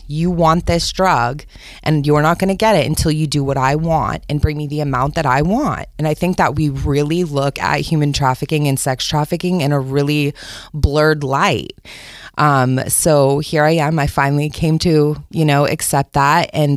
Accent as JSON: {"language": "English", "town": "Rockland", "region": "Maine", "country": "United States", "tie": "born there", "said": "Okay. So I was born in in Rockland, the St. George area. And I moved around a lot."}